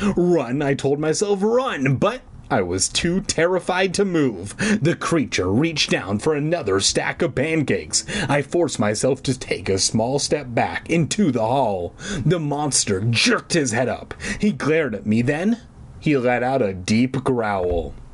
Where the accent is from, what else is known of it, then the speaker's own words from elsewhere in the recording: California, United States; accent: Southern California; My accent of saying, oh, rad, being from Southern California, I feel like it's more fun than me trying to do their accent, right?